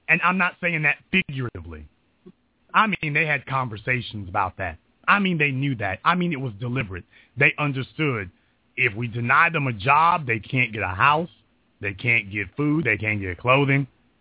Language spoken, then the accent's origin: English; the South, United States; I was raised in the South by old black folk and younger black folk.